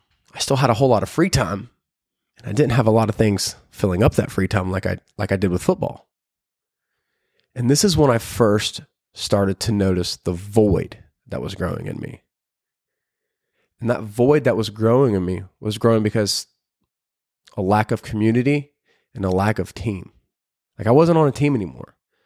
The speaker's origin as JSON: {"language": "English", "town": "Peachtree City", "region": "Georgia", "country": "United States", "tie": "born or raised there", "also_born_or_lived": "Buford", "said": "I grew up in Peachtree City, Georgia, and moved to Buford. And that's where I went to high school."}